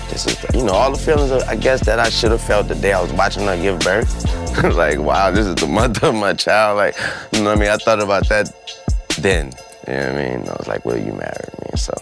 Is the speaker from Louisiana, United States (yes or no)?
yes; New Orleans, Louisiana, United States; You know, I'm from New Orleans. I'm related to the people that live in those.